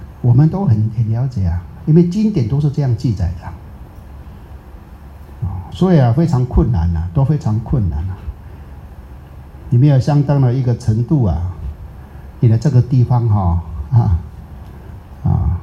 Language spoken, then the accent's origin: Chinese; Singapore; 我们新加坡人连自己的道场都还没有，还要租的呀